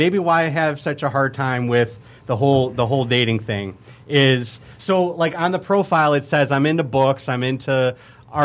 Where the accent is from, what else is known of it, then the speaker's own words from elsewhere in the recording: Hamtramck, Michigan, United States; I grew up in Hamtramck because that's where I live, in Hamtramck. I grew up in Hamtramck.